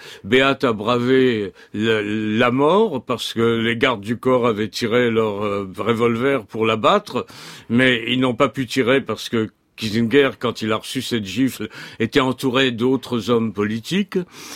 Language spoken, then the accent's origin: French; Paris, Île-de-France, France; also born or lived in Bucharest, Romania; Moi, j'y vis depuis pratiquement ma naissance. Je suis né à Bucarest, mais mes parents sont installés à la Porte de Saint-Cloud en 1936. Et j'avais un an. Et donc, depuis, je suis à la Porte de Saint-Cloud.